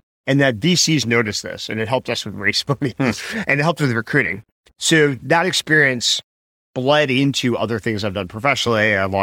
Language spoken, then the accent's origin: English; New Jersey, United States; also born or lived in New York; I grew up in New Jersey and New York and, you know, lived in New York.